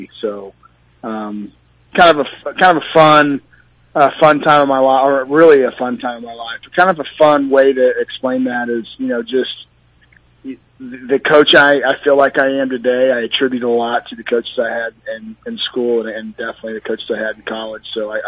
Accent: Lawson, Missouri, United States; So, I mean, I'm a Northwest Missouri kid. But, no, I moved up here right after college, but I grew up in Lawson.

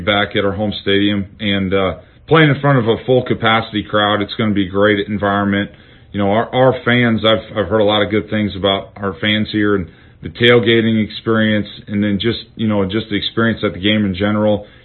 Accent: Iowa, United States; You know, I'm from Iowa, so I know everything a lot about their roster

